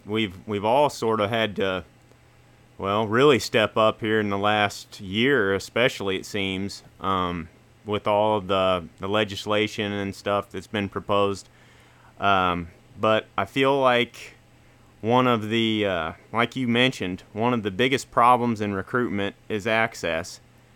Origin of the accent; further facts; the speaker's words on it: Paris, Missouri, United States; now in Iowa, United States; I've seen it happen in my hometown back in Paris, Missouri, about 1,100 people, and then up here in Iowa